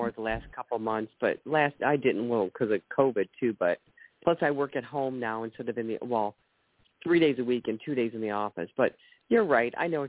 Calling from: Ohio, United States

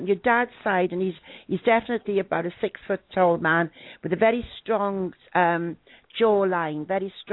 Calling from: California, United States; I'm from California.

